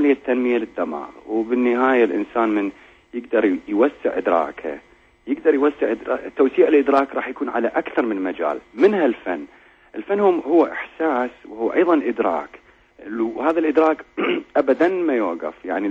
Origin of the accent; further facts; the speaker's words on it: Iraq; إحنا النظرة للفنان ما تعطي حقه عندنا بالعراق